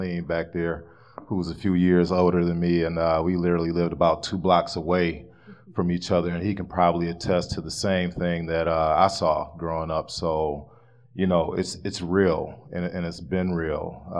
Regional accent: Madison, Wisconsin, United States; born there; I'm on the south side of Madison. I was born in Methodist Hospital.

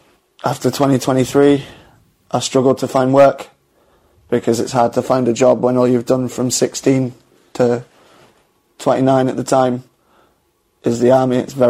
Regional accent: Southampton, South East England, United Kingdom; I was born on the 9th of December 1994, and I'm from England, born in Southampton.

